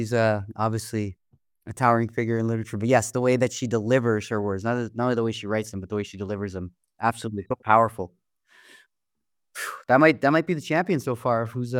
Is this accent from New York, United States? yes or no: yes; New York, United States; I'm a New Yorker, a huge fan of the mid-90s Knicks.